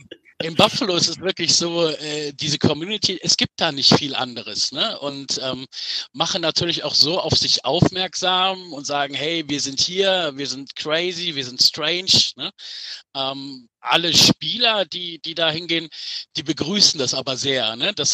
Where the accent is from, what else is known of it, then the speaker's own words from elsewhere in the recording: Düsseldorf, North Rhine-Westphalia, Germany; born there; Ich bin gebürtiger Düsseldorfer.